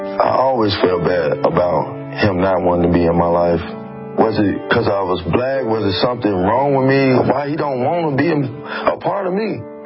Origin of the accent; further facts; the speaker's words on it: Little Rock, Arkansas, United States; Growing up in Little Rock school district system, it was difficulties because you got gang members, drug activities at the schools.